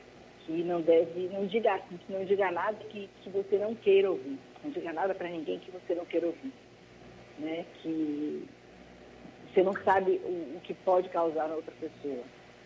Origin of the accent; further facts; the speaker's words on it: Salvador, Bahia, Brazil; moved away as an adult; now in São Paulo, Brazil; eu sou baiana, nasci e me criei em Salvador. Depois de casar, vim morar em São Paulo. E moro em São Paulo desde 1990. Né? Tenho 57 anos